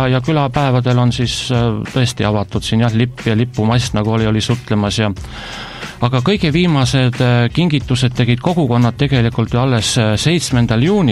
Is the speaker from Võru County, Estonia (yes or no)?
no; Rapla County, Estonia; Näiteks minu kodukülas, laukülas me ei ole enam ammu teinud jaanitult